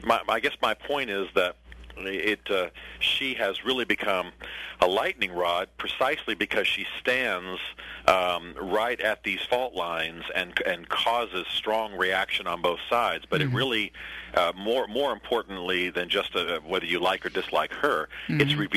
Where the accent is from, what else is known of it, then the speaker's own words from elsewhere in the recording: Nashville, Tennessee, United States; Her whole state only has half the number of people in it of my hometown of Nashville, Tennessee.